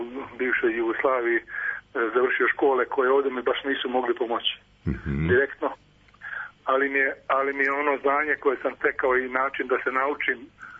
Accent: Croatia; moved away; Ja sam porijeklom sam iz Hrvatske, a ovdje sam već tolike godine

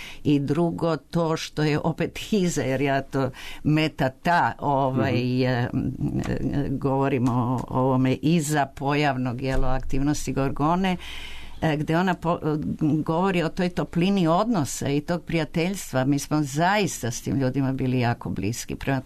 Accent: Zagreb, City of Zagreb, Croatia; Dolazim iz Zagreba i ovdje završavam gimnaziju i krećem na fakultet

